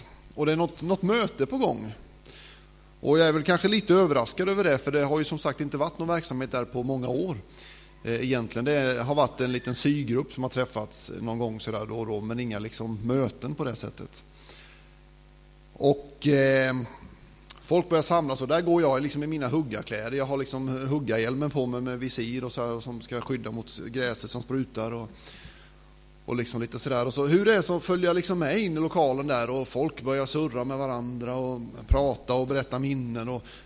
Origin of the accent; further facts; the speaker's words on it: Marieholm, Skåne, Sweden; Hemma i Marieholm så har vi haft barn- och ungdomsgrupper.